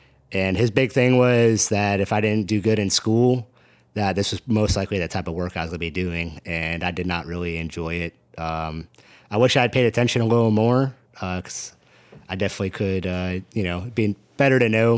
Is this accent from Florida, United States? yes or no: yes; Loxahatchee, Florida, United States; So I was born in South Florida. I grew up in a small town called Loxahatchee.